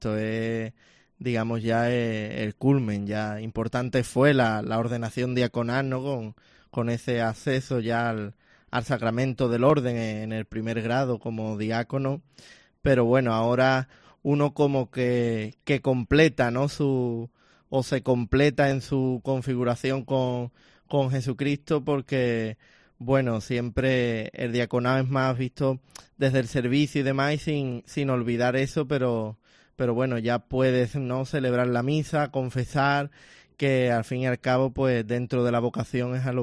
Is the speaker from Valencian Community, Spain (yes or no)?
no; Isla Cristina, Andalusia, Spain; yo que soy de la costa, soy de Isla Cristina, es una zona que conozco